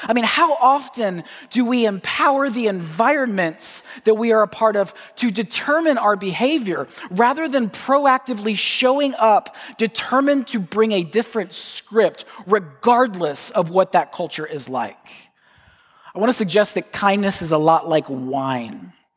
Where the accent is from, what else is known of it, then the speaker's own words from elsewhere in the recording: the South, United States; I grew up in the South. I know what that feels like.